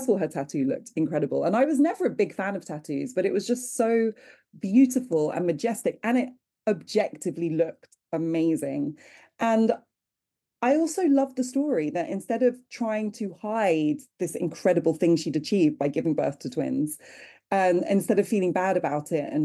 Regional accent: Wimbledon, London, United Kingdom; I grew up in Wimbledon. Neither my Jewish antecedents or my Ghanaian ancestors would have recognized the world I was growing up in.

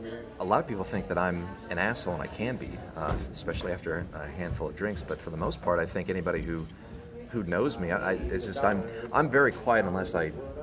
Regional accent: Riverside, California, United States; certain jokes on, you know, where I grew up in Riverside, dating, you know, drinking.

